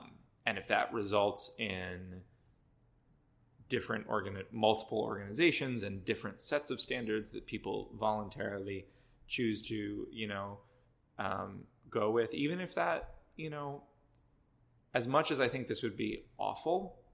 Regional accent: Cleveland, Ohio, United States; but like I grew up in Cleveland. Like the Cleveland area, metropolitan area is like humongous.

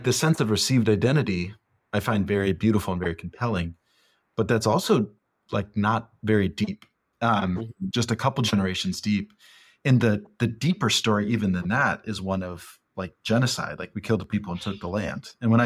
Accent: Minnesota, United States; I'm from the Midwest, I'm from Minnesota.

